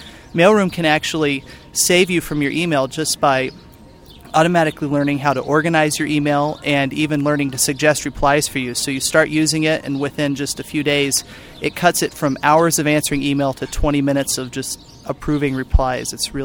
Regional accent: Midwest, United States; Even though we're all from the Midwest, we all, after owning our own businesses, decided to go to school and get a degree

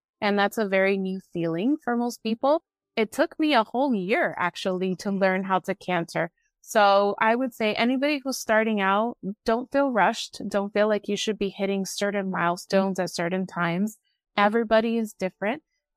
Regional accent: Miami, Florida, United States; You know, growing up in Miami, there wasn't a lot of opportunity for riding.

